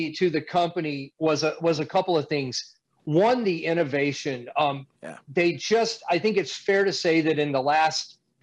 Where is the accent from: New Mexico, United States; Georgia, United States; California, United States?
New Mexico, United States; Roswell; I grew up in Roswell, New Mexico. Insert your alien jokes immediately.